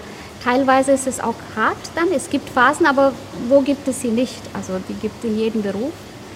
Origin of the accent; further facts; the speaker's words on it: India; now in Germany; Ich komme ja aus Indien, von einem subtropischen Klima.